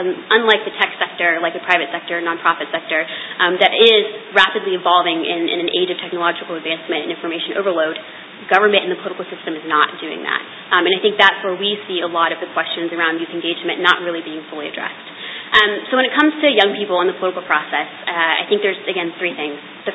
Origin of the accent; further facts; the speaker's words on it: North Carolina, United States; I mean, I come from North Carolina.